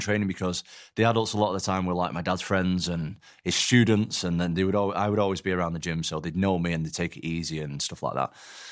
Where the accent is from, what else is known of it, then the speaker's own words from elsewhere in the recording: Atherton, North West England, United Kingdom; also born or lived in Salford; I was born in Salford, which is like Greater Manchester, and then I moved to a different part of Greater Manchester, a place called Atherton. There's not a lot of stuff going on there, to be honest. I mean, it's just like a normal working class, blue collar place.